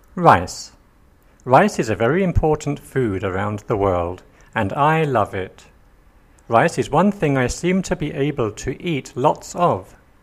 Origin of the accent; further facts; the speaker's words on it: England, United Kingdom; That's because I'm English.